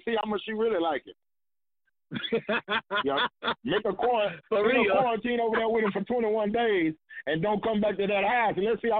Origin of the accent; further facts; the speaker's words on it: Louisiana, United States; Let me tell you something about a hog. I'm from Louisiana.